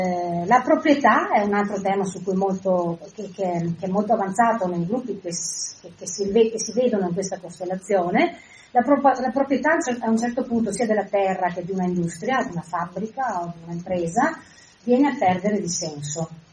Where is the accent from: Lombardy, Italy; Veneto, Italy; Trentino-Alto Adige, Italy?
Veneto, Italy; Questa è una cosa che a me interessa molto in quanto veneta leghizzata